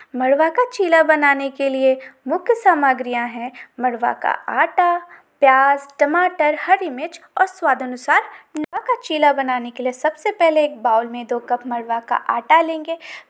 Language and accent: Hindi; Ranchi, Jharkhand, India; और मैं रांची से हूँ।